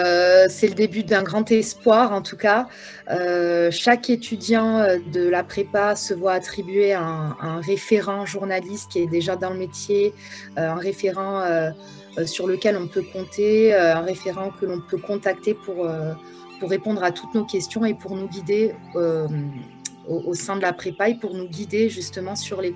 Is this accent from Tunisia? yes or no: no; Occitanie, France; born there; je ne suis pas née au Maroc. Moi, je suis née dans le Gers, juste à côté de Toulouse.